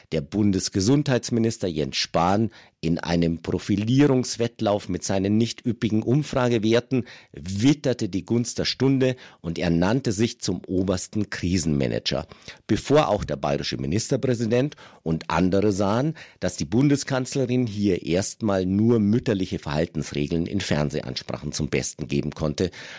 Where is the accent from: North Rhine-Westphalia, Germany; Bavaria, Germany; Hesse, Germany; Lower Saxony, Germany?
Bavaria, Germany; Bad Griesbach im Rottal; Bad Griesbach im Rottal ist meine Heimat. Der Schäffler-Tanz gehört zu prägenden Ereignissen meiner Kindheit dort.